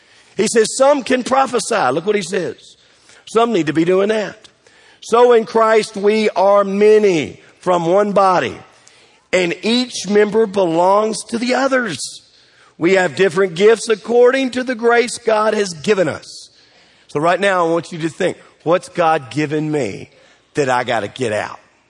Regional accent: United States; I mean, we grew up in America.

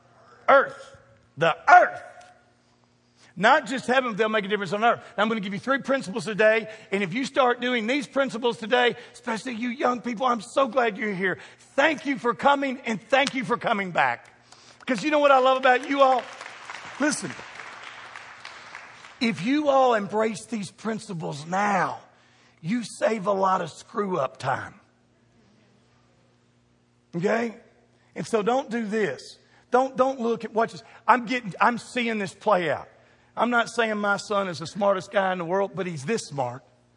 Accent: Louisville, Kentucky, United States; I said, "We're from Kentucky." And they said, "You Yankees." I said, "You better back your Yazoo mentality up." I didn't say I was from Louisville. I said I was from Kentucky.

